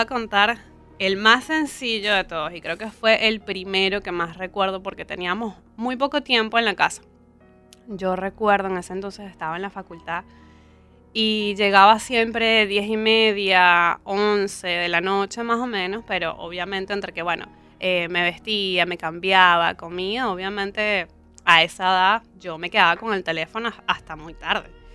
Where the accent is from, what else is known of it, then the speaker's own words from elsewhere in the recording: Valencia, Carabobo, Venezuela; now in Argentina; Soy venezolana.